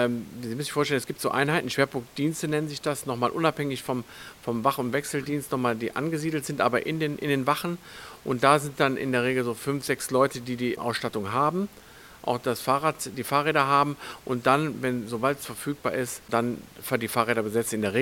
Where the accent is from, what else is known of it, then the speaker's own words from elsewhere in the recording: Grevenbroich, North Rhine-Westphalia, Germany; ich komme aus Grevenbruch, Kapellen, wer es kennt, an der Erft gelegen